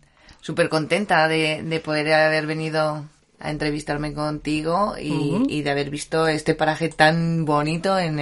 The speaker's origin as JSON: {"language": "Spanish", "town": "Leganés", "region": "Community of Madrid", "country": "Spain", "tie": "born or raised there", "said": "Soy más bien pepinera, de Leganés. Allí es donde he vivido con mis padres y lo que pasa es que me ha tirado siempre mucho la sierra por abuelos. Mitad Canencia, mitad Braojos."}